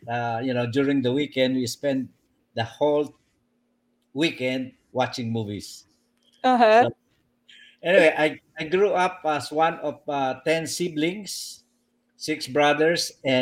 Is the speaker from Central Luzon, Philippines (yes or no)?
no; Pateros, Metro Manila, Philippines; Well, I was born and raised in Pateros, Rizal. It's now Pateros City.